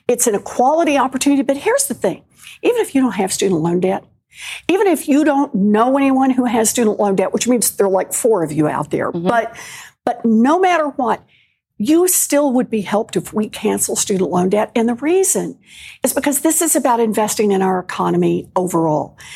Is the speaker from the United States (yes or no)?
yes; Oklahoma, United States; So, look, I grew up in Oklahoma, and I grew up at a time when abortion was illegal.